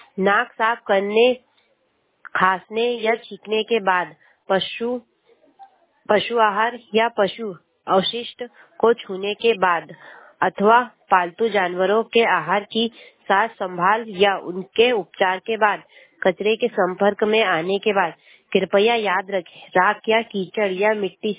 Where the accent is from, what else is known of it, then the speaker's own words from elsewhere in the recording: Chandpur, India; मैं ग्राम चांदपुर से हूँ